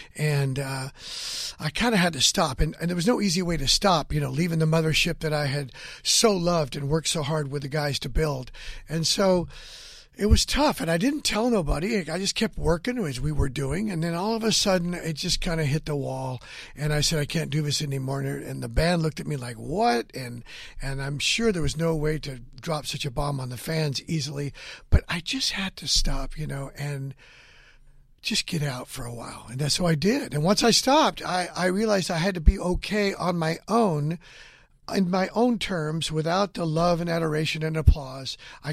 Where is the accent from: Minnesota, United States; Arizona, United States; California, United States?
California, United States; Hanford; I went back to my hometown of Hanford, California, and I just hung out in that town and, you know, with old friends and drove up down Main Street and saw my old house where I was raised